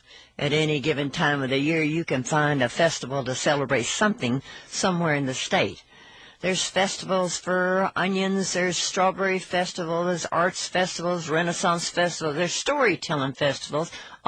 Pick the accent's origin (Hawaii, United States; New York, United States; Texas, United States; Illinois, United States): Texas, United States; Amarillo; Now, I grew up in Amarillo, up in the panhandle of the state